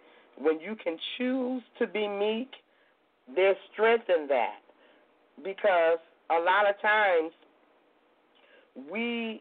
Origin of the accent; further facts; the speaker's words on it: Louisiana, United States; now in California, United States; and I'm from Louisiana, and in Louisiana, you go there to visit, and you sitting on the porch